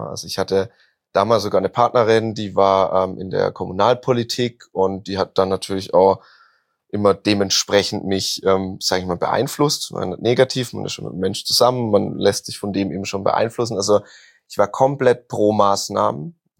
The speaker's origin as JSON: {"language": "German", "town": "Karlsruhe", "region": "Baden-Württemberg", "country": "Germany", "tie": "born or raised there", "said": "Also ich habe noch nie Karlsruhe verlassen oder da irgendwie von da, wo ich herkomme."}